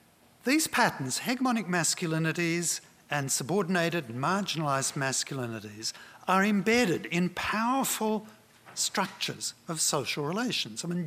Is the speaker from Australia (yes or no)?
yes; Sydney, New South Wales, Australia; in my hometown of Sydney